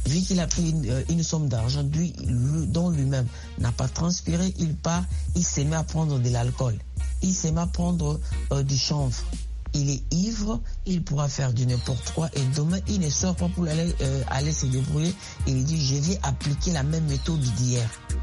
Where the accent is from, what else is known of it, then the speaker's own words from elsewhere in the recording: DR Congo; Ici chez nous en Afrique, si vous voyez aujourd'hui, nous avons le problème des délinquances par-ci par-là, comme chez moi en RDC, on parle de bandits, communément appelés Kuluna